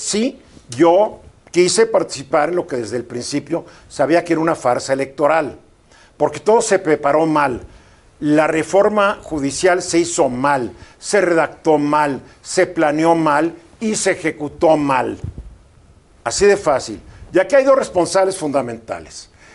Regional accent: Mexico; como los mexicanos hemos tenido que sufrir un poder judicial corrupto

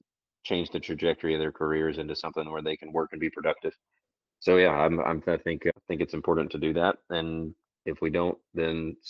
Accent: United States; I mean, I am an American, but I would like for America to take the lead and get the jobs and innovation.

